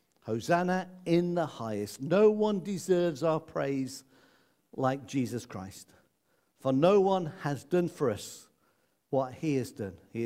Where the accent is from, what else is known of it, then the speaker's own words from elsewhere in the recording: Midlands, United Kingdom; Where I grew up in the Midlands, we used to say, "That bloke's as thick as a brick.